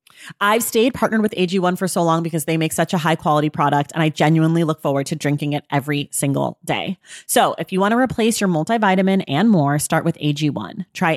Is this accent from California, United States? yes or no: yes; Oakland, California, United States; Time to talk about Oakland. I can't wait. My hometown, your hometown.